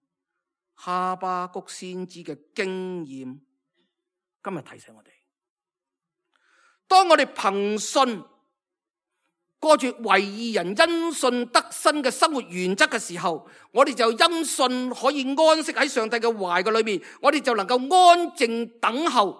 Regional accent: Hong Kong; 我哋睇到我哋所生活嘅香港越嚟越，我哋越嚟越对佢陌生，越嚟越觉得呢个地方我哋系生于斯、长于斯、老于斯，可能死于斯嘅地方

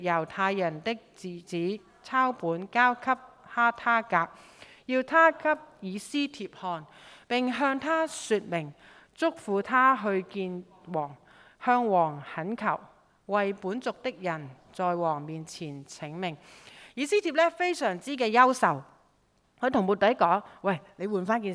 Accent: Hong Kong; 但是我們香港人呢，很多都放在這裡，放在心裡面。

